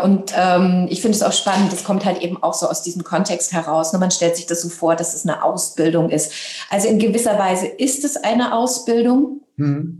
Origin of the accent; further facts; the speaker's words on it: Hanau, Hesse, Germany; also born or lived in Libya; deutsche Mama, deswegen ist das eben auch meine Muttersprache und es hat mich eben auch in dieses Land geführt. Wir sind damals halt eben auch geflüchtet und ich habe dann meine Jugend und eben auch mein Abitur in Hanau gemacht, in Hessen